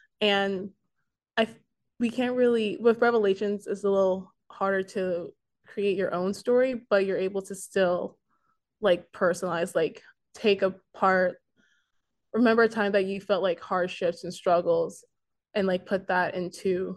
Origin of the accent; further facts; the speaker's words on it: Maryland, United States; moved away as an adult; And I'm originally from Maryland, so I wasn't able to like travel to New York as often when I was younger.